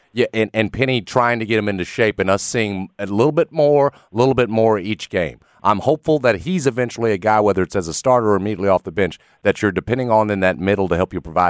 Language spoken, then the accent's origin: English; North Carolina, United States; I'm out from North Carolina.